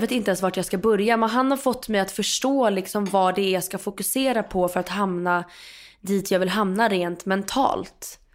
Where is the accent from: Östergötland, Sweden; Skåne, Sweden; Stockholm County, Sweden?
Stockholm County, Sweden; Stockholm; jag är uppvuxen och född på Grevgatan. Mitt på Karlaplan.